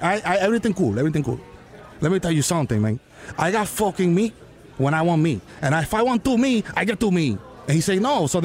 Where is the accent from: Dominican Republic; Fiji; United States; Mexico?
Dominican Republic; English is a second language; I'm from Dominican.